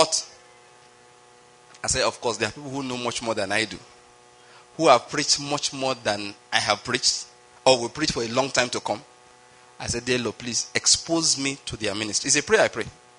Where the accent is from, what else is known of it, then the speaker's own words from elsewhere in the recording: Nigeria; maybe because I'm a Nigerian.